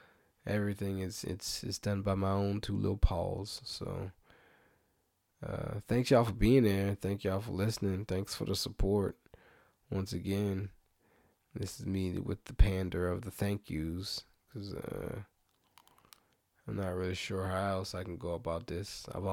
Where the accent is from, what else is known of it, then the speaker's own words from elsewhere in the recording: New Orleans, Louisiana, United States; I picked it back up because I'm from New Orleans, man. Seafood is our thing, man.